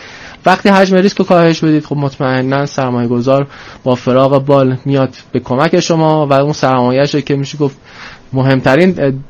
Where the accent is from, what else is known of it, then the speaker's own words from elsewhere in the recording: Iran; بنده با افتخار ایرانی